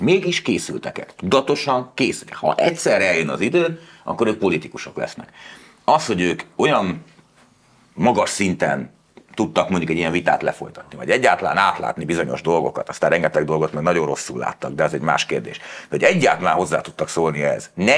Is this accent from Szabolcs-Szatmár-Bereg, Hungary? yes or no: no; Budapest, Hungary; én olyan helyen nőttem föl, Újpesti lakótelepen